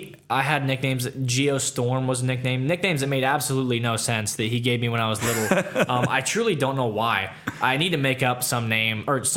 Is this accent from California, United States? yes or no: yes; Fresno, California, United States; now in Iowa, United States; and Fresno has 600,000 people where I grew up.